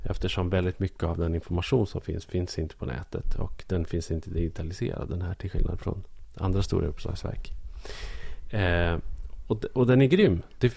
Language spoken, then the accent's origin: Swedish; Norrland, Sweden; alltså som norrlänning